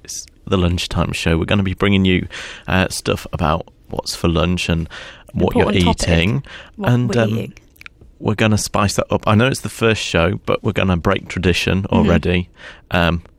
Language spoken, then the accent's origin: English; Yorkshire and the Humber, United Kingdom; See, being a Yorkshire man, I'm tea all the way as well.